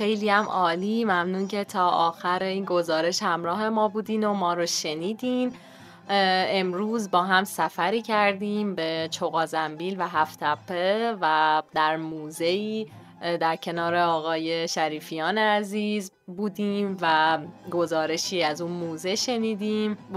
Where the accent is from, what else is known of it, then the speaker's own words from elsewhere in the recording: Iran; واقعا افتخار میکنم لحظه لحظه به ایرانی بودنم.